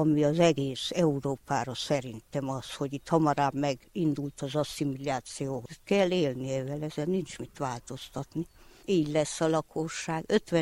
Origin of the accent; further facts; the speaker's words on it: Rava, Harghita, Romania; Hát a nagyját igen, szülőfalum, itt születtem, mindenkit ismerek.